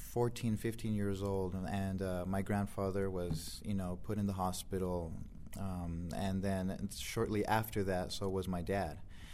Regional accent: Buenos Aires, Argentina; English is a second language; now in Montrose, United States; Originally, I'm from Argentina, Buenos Aires. And I came here to Montrose in 1998. And I've been here ever since.

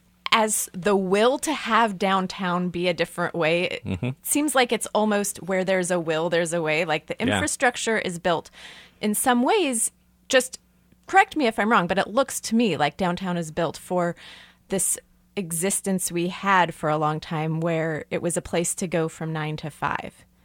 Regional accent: Kansas City, Missouri, United States; It's funny because as I was growing up in Kansas City, long after this happened, but I always thought of the highways as the way to get downtown.

